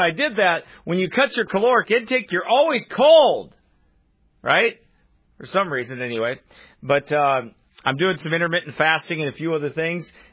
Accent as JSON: {"language": "English", "region": "Iowa", "country": "United States", "tie": "born or raised there", "said": "I grew up in Iowa. I grew up in the Midwest."}